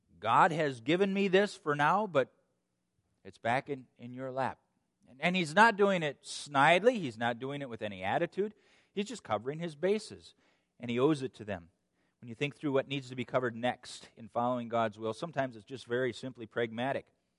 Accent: Minnesota, United States; now in Pennsylvania, United States; though I'm from Minnesota, to be in the midst of Pennsylvania, some 1,200 miles removed from family

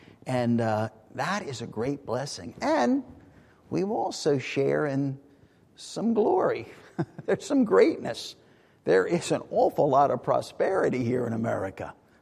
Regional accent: United States; It's great to be an American. In this country, when I think of being an American, what is it that makes that so special?

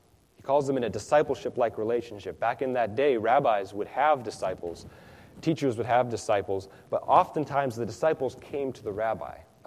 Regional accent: Minnesota, United States; Compare that, if many of you know, I'm from Minnesota. And Minnesota, we got the Lake Superior.

